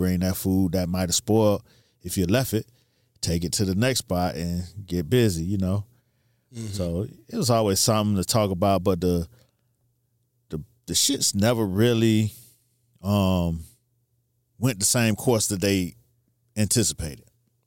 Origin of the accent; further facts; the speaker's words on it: Miami, Florida, United States; But none of them really hit Miami while I was there.